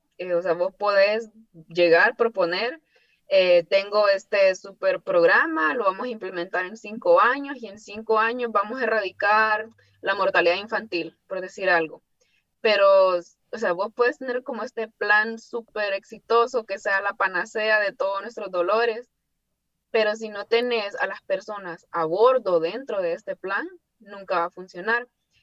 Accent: Honduras; cuando ya comienzo como a trasladar todo esto a Latinoamérica, específicamente Honduras, que es de donde vengo.

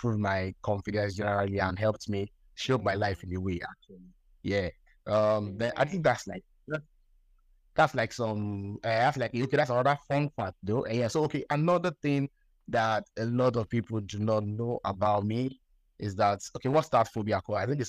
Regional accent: Imo, Nigeria; I hail from Imo State. I'm the third child of five children. The only boy, actually.

